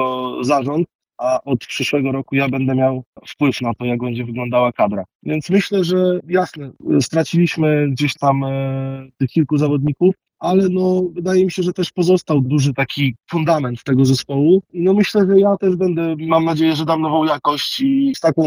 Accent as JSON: {"language": "Polish", "town": "Puławy", "region": "Lublin Voivodeship", "country": "Poland", "said": "Ja wywodzę się generalnie, pochodzę z Puław. Tam też stawiałem swoje pierwsze kroki w piłce ręcznej."}